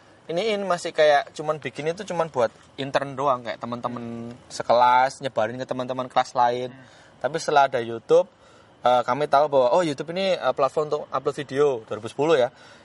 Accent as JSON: {"language": "Indonesian", "region": "East Java", "country": "Indonesia", "said": "Jadi kan saya dari Jawa Timur, tuh."}